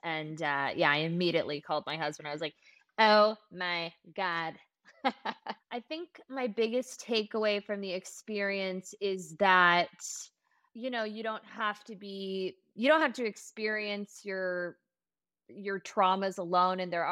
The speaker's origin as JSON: {"language": "English", "town": "Los Angeles", "region": "California", "country": "United States", "said": "I am from Los Angeles."}